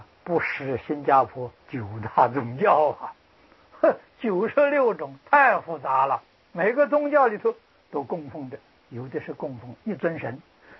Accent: China; 我们中国人喜欢简略

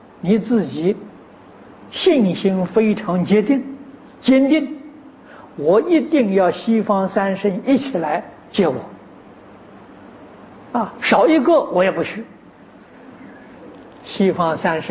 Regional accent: China; 旃檀，我们中国人讲檀香啊，

